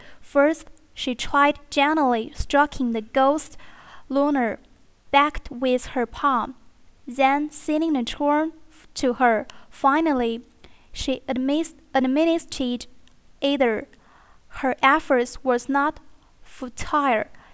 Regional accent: Urumqi, Xinjiang, China; I'm from Urumqi, the capital of Altmers province. There are many natives in there.

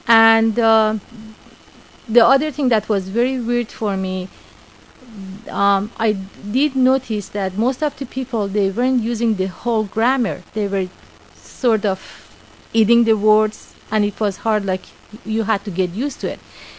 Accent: Tehran, Tehran Province, Iran; I was born in Tehran, Iran. Actually, today is my birthday, 45 years ago. And I was raised there. My family, my father and my mom, they were from northeast of Iran.

